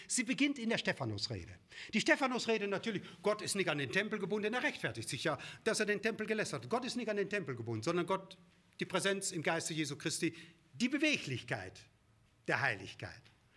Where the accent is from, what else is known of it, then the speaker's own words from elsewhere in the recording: Kleve, North Rhine-Westphalia, Germany; ich komme ja vom Niederrhein, aus Kleve